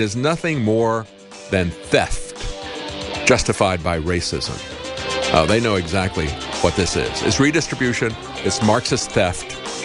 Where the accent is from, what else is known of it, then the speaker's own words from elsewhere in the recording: Jamaica; I'm from Jamaica.